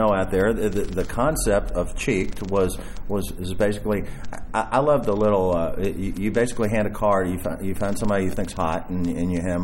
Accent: Louisville, Kentucky, United States; I have a couple of people who are making things happen in the city of Louisville, my hometown

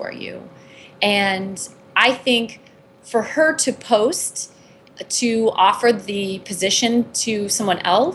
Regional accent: Orlando, Florida, United States; I come from Orlando. That's where I grew up.

